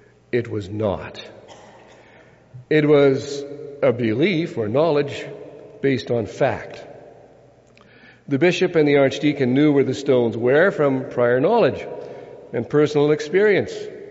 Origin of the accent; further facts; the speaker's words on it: Ontario, Canada; I was brought up in Northern Ontario. My father and uncle had a fishing lodge, and that's where I grew up.